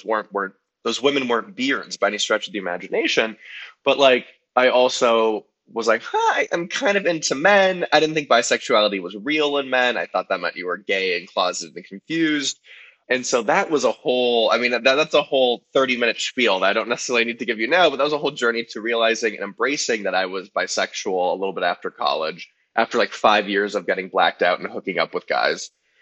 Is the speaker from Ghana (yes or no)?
no; Los Angeles, California, United States; So I grew up in Los Angeles in the Valley. I'm a proud Valley boy. And I grew up in like a reformed Jewish family